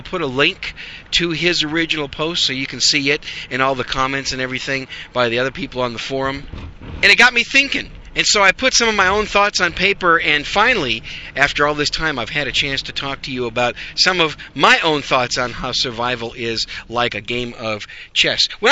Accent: Wisconsin, United States; And you know, I'm from Wisconsin, and so during some of the cold winter days up there, during some of those dark days of winter, there's not a whole lot to do.

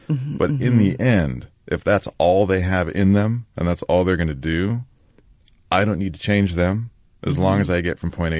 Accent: Tacoma, Washington, United States; also born or lived in Puyallup; Growing up in Tacoma, Puyallup, in a rural town with the community from which we lived, it was fantastic because most of all, it allowed me to be my own person.

